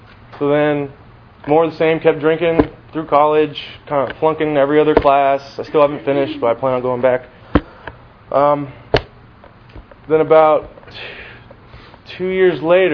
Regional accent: Tampa, Florida, United States; See, I grew up in Tampa, born and raised in, like, Theodota Sassa, North Tampa area.

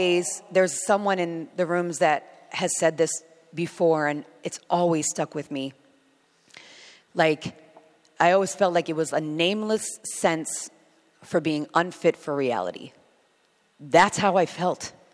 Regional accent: Boston, Massachusetts, United States; Home is Boston. I'm from Boston, okay? And my whole family was up there, except for my immediate.

